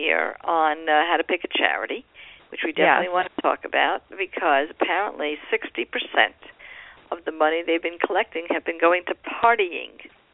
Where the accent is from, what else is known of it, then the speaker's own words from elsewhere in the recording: New York, United States; I'm personally a New Yorker, I think like you.